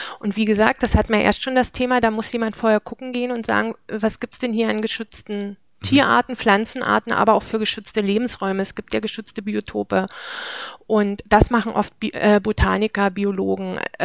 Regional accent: Lusatia, Germany; wir kommen ja aus der Lausitz und das ist sorbisches Siedlungsgebiet.

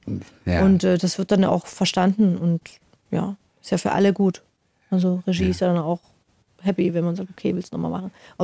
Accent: Dresden, Saxony, Germany; now in Munich, Germany; ich bin aus Dresden, ja, und will jetzt hier in München den Kita-Platz

